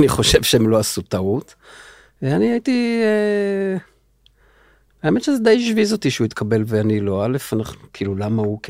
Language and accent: Hebrew; Haifa, Haifa District, Israel; אני גדלתי בחיפה.